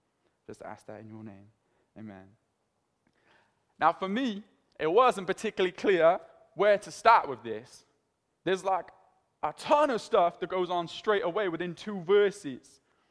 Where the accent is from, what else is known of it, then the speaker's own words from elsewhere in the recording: Cardiff, Wales, United Kingdom; Now growing up in Fairwater, like, I understood this. I understood the power of word spreading easily.